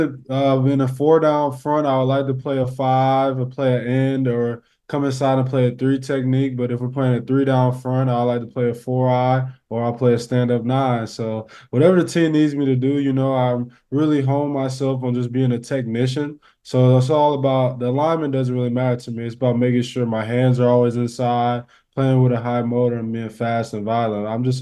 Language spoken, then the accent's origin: English; Michigan, United States; also born or lived in Missouri; I always tell people I'm from Michigan and I'm from Missouri.